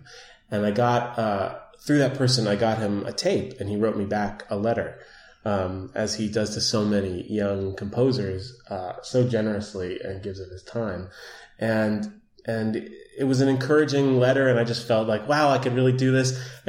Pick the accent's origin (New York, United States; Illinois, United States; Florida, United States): New York, United States; Manhattan; I grew up in Manhattan, and I was in this drama group.